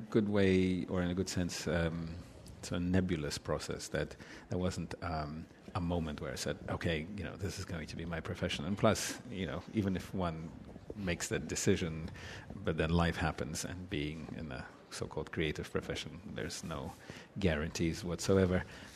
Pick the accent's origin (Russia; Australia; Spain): Russia; now in Boston, United States; growing up in Russia, and then it was like floodgates opened